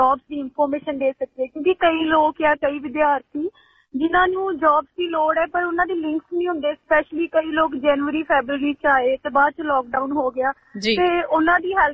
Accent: Amritsar, Punjab, India; ਮੈਂ ਸ਼ਹਿਰ ਅੰਮ੍ਰਿਤਸਰ ਤੋਂ ਹਾਂ, ਪੰਜਾਬ ਤੋਂ

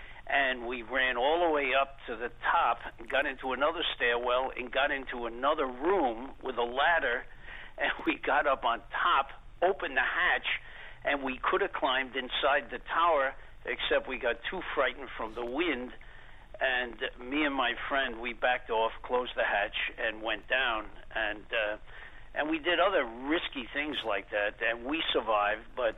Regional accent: Queens, New York, United States; Well, I grew up in Queens, and I don't know, we were about 8 or 9 at the time, and we discovered that New York City was just a marvelous playground.

